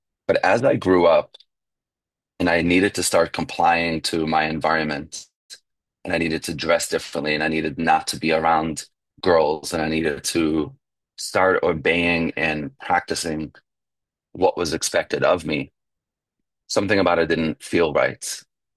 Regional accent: New York, United States; But I grew up in New York, an hour north of Manhattan in 18th century Europe.

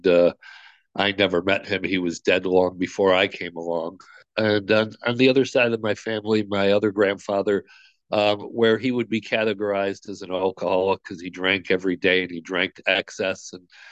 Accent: Buffalo, New York, United States; born there; So I'll start off by telling you that I was born in Buffalo, New York, pretty normal coming into this world.

